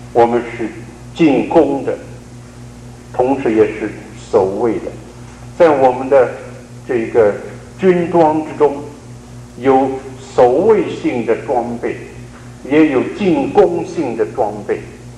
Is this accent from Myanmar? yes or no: no; China; 当然 American aggressiveness 和我们中国人的这个文化的背景，我们的 cultural background 有点不同。